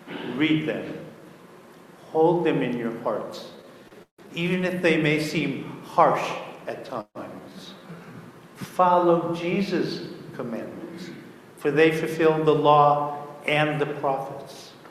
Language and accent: English; Cleveland, Ohio, United States; And I'm from Cleveland, Ohio, and it's even darker and bleaker at this time of year.